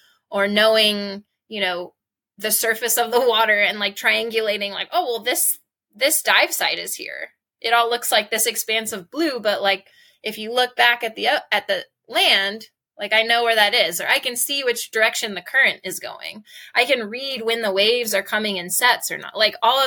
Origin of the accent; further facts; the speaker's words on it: California, United States; moved away as an adult; now in Hawaii, United States; I moved here to Hawaii when I was 18 from California